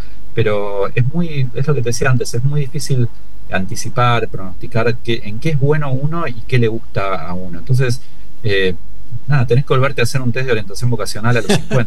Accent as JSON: {"language": "Spanish", "country": "Argentina", "said": "La Argentina es un país que duerme muy mal, somos muy nocturnos, todo termina muy tarde"}